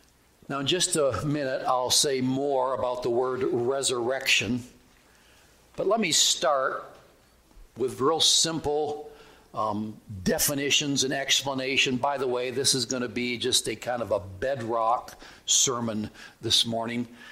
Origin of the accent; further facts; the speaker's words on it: Michigan, United States; I grew up in Michigan. I was fascinated with all these cowboy stories.